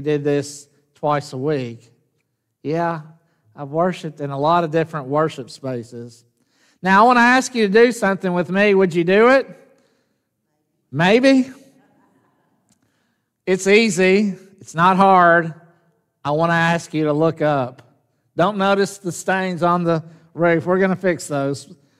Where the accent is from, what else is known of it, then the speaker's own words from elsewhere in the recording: Jackson, Tennessee, United States; The one that comes to first to my mind is the one I grew up in Jackson, Tennessee.